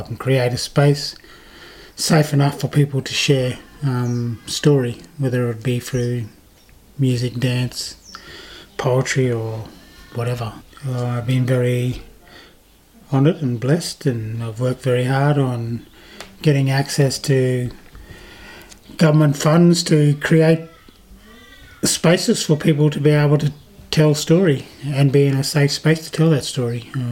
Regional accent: Queensland, Australia; I was born in Doorumbandy, Queensland. It was the only hospital within 300 miles, I suppose, in them days.

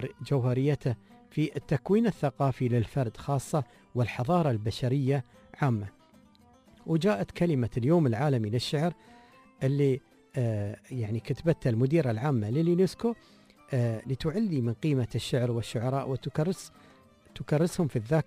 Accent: Dubai, United Arab Emirates; أنا من دبي أزور الغربية وأزور العين، وأسير أتنقل ما بين الإمارات

